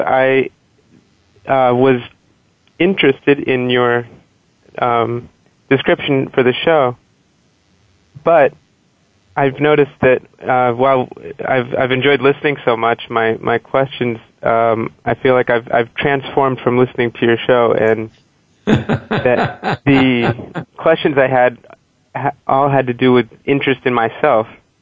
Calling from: New York City, New York, United States; I'm calling from right here in New York City.

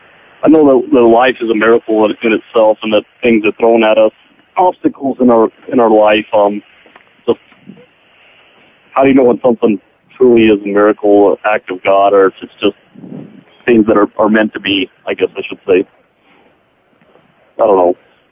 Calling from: Avon, Colorado, United States; Avon, Colorado.

